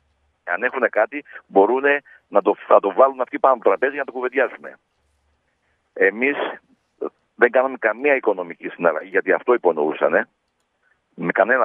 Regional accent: Patras, Western Greece, Greece; Σαν πατρινός, σαν ιδιονυσώτης

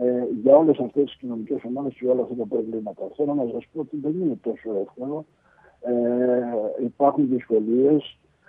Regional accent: Patras, Western Greece, Greece; γιατί εγώ γεννήθηκα στην Πάτρα, μεγάλωσα ένα χρονικό διάστημα στην Πάτρα.

